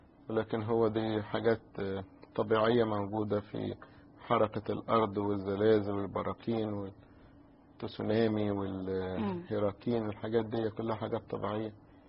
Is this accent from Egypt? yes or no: yes; Egypt; احنا عندنا في مصر يعني يعتبر هيلثي فود ده هلس